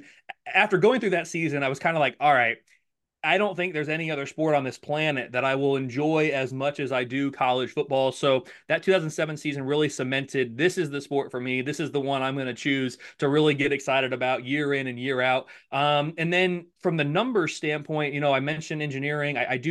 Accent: Indianapolis, Indiana, United States; So you mentioned it, you know, I'm from Indiana, Indianapolis, went to Purdue, have been a lifelong Ohio State fan.

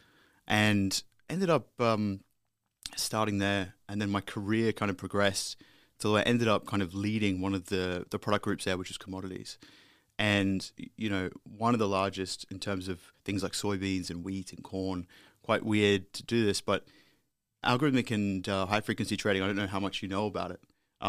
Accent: Brisbane, Queensland, Australia; It's funny because you actually lived in my hometown of Brisbane

